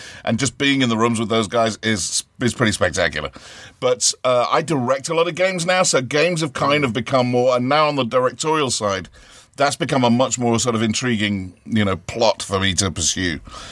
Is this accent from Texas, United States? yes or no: no; Ohio, United States; I'm actually from Ohio